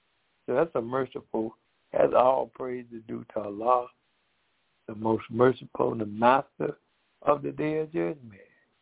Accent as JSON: {"language": "English", "town": "Decatur", "region": "Georgia", "country": "United States", "said": "And my wife … we're from Decatur, Georgia."}